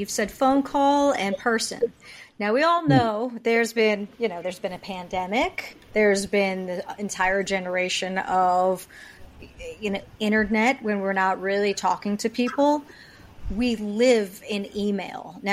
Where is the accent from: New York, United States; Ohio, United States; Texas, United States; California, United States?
New York, United States; I'm not. I'm a New Yorker.